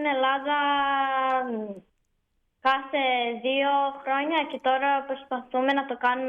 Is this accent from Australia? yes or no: yes; Australia; Εγώ γεννήθηκα εδώ στην Αυστραλία και μεγάλωσα εδώ, αλλά η οικογένειά μου έχει γεννηθεί στην Ελλάδα, μόνο εγώ είμαι στην Αυστραλία.